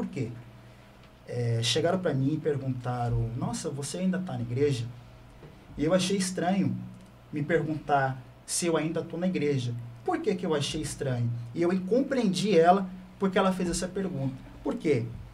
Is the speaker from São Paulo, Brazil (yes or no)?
yes; São Paulo, Brazil; E eu sou nascido e criado de São Paulo, né? Comecei fazendo amigos, amizade em São Paulo. E quando eu tinha aproximadamente 12 anos de idade, né, meus pais decidiram se mudar para a Baixada.